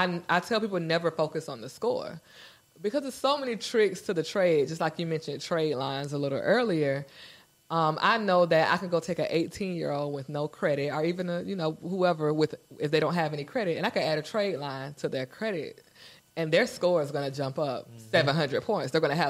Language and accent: English; Jacksonville, United States; I went to school with her. I'm from Jacksonville, born and raised. You know, I know that's her auntie right around the corner.